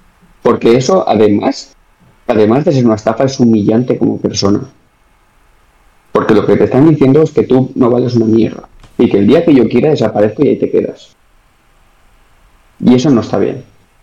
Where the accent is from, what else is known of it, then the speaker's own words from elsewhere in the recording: Valencia, Valencian Community, Spain; Sabes que soy de Valencia, tal, y sabes una serie de cosas de mí.